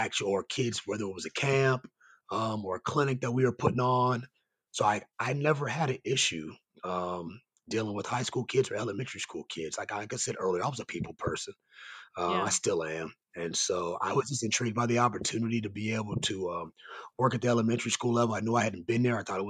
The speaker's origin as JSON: {"language": "English", "town": "Topeka", "region": "Kansas", "country": "United States", "tie": "born or raised there", "said": "I'm from Topeka, lived in Topeka my whole life, dang near."}